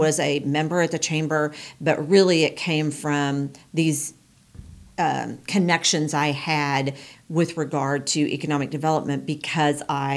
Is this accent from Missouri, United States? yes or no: yes; Pleasant Hope, Missouri, United States; So I'm from Pleasant Hope.